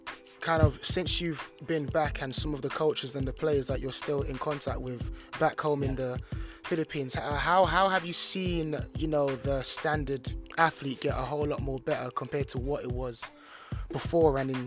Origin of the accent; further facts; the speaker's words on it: Jamaica; That's big in Jamaica because I'm from Jamaica and that's all we drink over there.